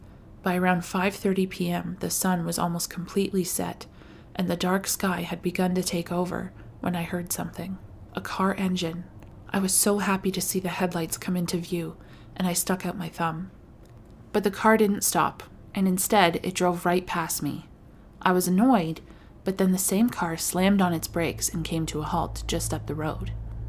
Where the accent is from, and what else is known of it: Canada